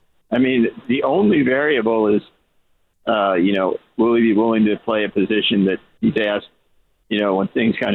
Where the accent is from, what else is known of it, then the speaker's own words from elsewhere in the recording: New Jersey, United States; I grew up back east, and you know, they're saying he couldn't close the deal on Judge. I grew up in New Jersey.